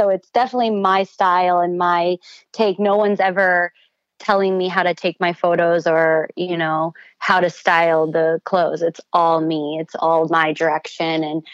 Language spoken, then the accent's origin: English; St. Louis, Missouri, United States; now in New York, United States; Like I respect Missouri and I respect growing up in St. Louis, but honestly, like New York is just, it's so cool.